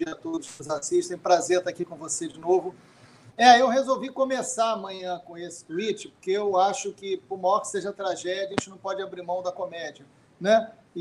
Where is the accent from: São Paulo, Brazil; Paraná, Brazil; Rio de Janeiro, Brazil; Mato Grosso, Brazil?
Rio de Janeiro, Brazil; porque somos do Rio de Janeiro, né